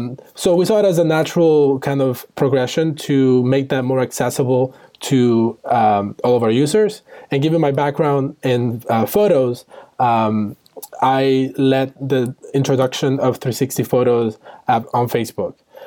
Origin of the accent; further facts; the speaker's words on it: Costa Rica; English is a second language; also born or lived in Cuba; And I'm originally from Cuba, grew up in Costa Rica